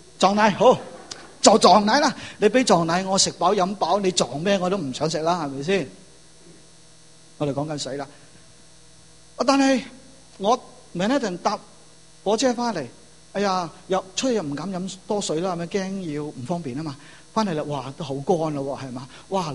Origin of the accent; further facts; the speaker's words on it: China; 好，我哋中国人呢